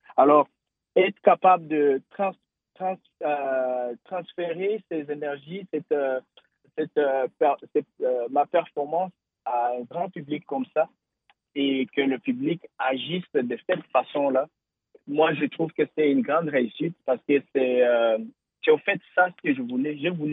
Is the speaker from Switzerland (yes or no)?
no; DR Congo; chez nous, en République démocratique du Congo, on a vécu ça toute la vie.